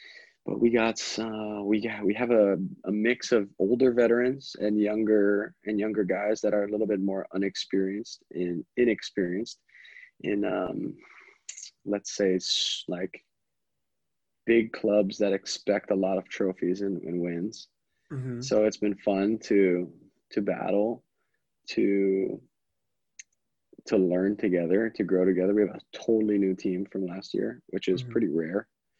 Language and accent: English; United States; because, you know, as an American too, like you come back to the national team